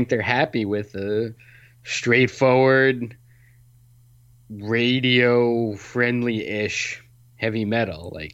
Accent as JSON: {"language": "English", "region": "Rhode Island", "country": "United States", "tie": "born or raised there", "said": "after getting barbecue in my home state of Rhode Island"}